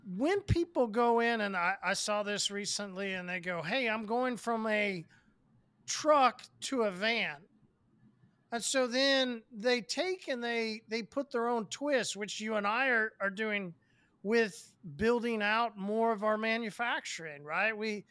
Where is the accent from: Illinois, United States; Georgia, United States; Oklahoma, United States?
Oklahoma, United States; accent: Oklahoma; Listen, I got Oklahoma E's, right?